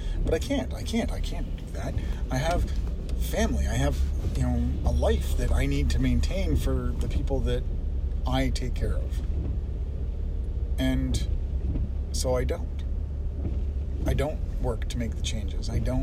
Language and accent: English; Canada; I'm culturally Canadian, you know, I mean, like, I have, if there's an advantage, I have it.